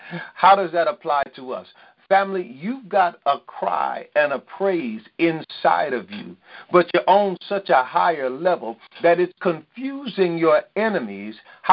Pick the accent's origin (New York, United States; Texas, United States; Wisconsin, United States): New York, United States; Growing up in New York, when that rainy season came, we would love to go outside and play in the rain, jump in puddles